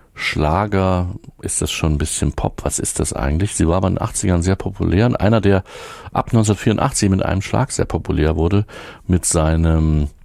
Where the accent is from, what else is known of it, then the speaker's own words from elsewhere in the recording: Erfurt, Thuringia, Germany; als Erfurter in der DDR haben wir zumindest auch Westfernsehen geschaut